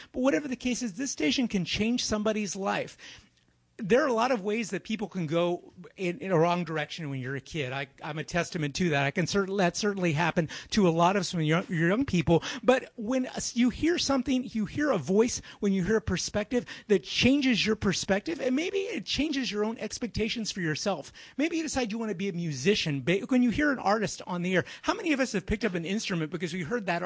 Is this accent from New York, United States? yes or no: no; Houston, Texas, United States; I was born and raised in Houston, Texas, like a number of people here. I will tell you right now, I was raised on the east end of Houston.